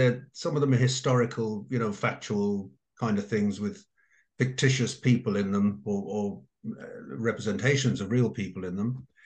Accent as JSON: {"language": "English", "country": "Ireland", "moved": "yes", "lives_now": "England, United Kingdom", "said": "You might have gathered I'm from the Emerald Isle, but I've lived mostly in England"}